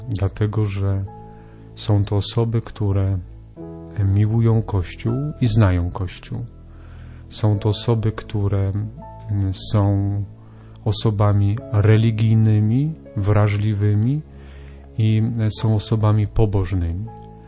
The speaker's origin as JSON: {"language": "Polish", "town": "Zakliczyn", "region": "Lesser Poland", "country": "Poland", "tie": "born or raised there", "said": "Moja pierwsza pielgrzymka piesza była z mojej rodzinnej miejscowości z Zakliczyna do Tarnowa"}